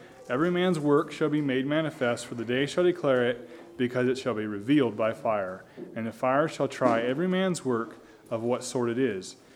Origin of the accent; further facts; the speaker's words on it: Eastern Shore, United States; And maybe this foundation makes sense to me because I grew up on the Eastern Shore and they don't have basements